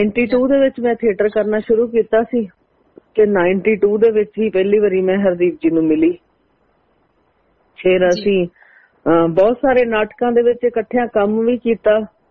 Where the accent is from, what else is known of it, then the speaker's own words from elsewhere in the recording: Chicha, Punjab, India; also born or lived in Ferozepur; ਮੇਰਾ ਜਨਮ ਜਿਹੜਾ ਹੈਗਾ ਉਹ ਫਿਰੋਜ਼ਪੁਰ ਕੈਂਟ ਦੇ ਵਿੱਚ ਹੋਇਆ, ਕਿਉਂਕਿ ਮੇਰੇ ਪਾਪਾ ਆਰਮੀ ਚ ਸੀਗੇ, ਬਟ ਜੰਮਣ ਤੋਂ ਤਾਂ ਫਿਰੋਜ਼ਪੁਰ ਦੀ ਧਰਤੀ ਦੀ ਸੀਗੀ, ਪਰ ਜਿਹੜਾ ਸਾਡਾ ਵੈਸੇ ਪਿੰਡ ਹੈਗਾ